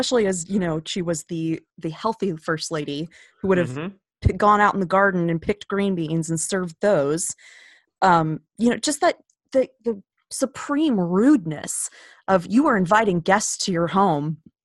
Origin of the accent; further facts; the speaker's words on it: United States; It's embarrassing to us as the American public that this is what's happening.